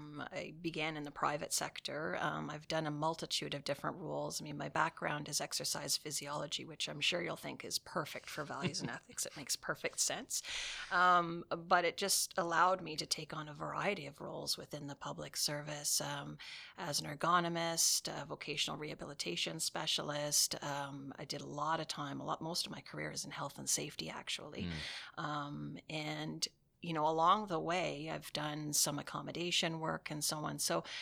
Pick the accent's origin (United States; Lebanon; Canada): Canada; Elmer, Quebec; I grew up on Quebec side in Elmer, so I've been within this region my entire life.